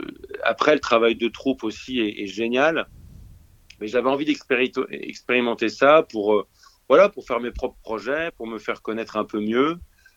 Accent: Lyon, Auvergne-Rhône-Alpes, France; Moi, je suis de Lyon à la base. Surtout, c'est une bonne partie de ma vie à Lyon. Et effectivement, j'avais fait une école de commerce à Lyon. Et ensuite, je suis parti à Paris

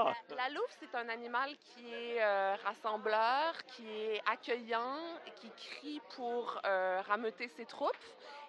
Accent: France; accent: Québécois; now in Montreal, Canada; j'ai un accent qui est un peu français pour les Québécois, un peu québécois pour les Français.

